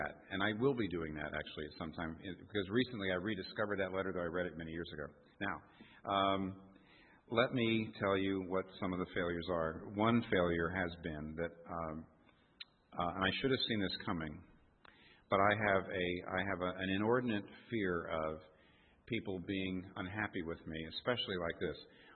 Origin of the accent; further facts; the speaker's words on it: United States; and even though I'm an American, and, you know, Americans just love to air out their dirty laundry in public